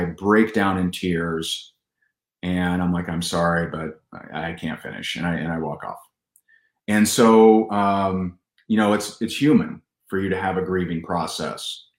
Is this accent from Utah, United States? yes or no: no; Indiana, United States; my home state of Indiana, the suicide hotline went from 5,000 calls a month